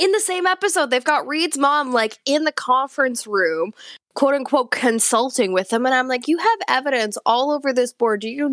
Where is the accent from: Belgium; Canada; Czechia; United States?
Canada; I'm Canadian.